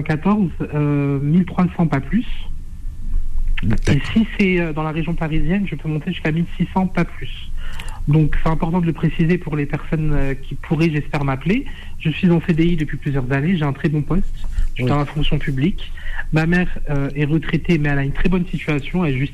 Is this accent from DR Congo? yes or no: no; Algeria; je suis algérien.